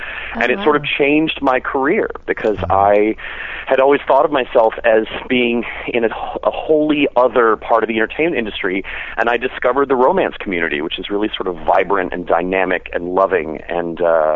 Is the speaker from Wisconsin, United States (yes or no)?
no; Texas, United States; moved away as an adult; also born or lived in London; now in Manhattan, United States; No, I grew up in Texas, in deep, deep, deep in the anus of Red State, Texas. And I moved up here to go to school about 25 years ago and just never left.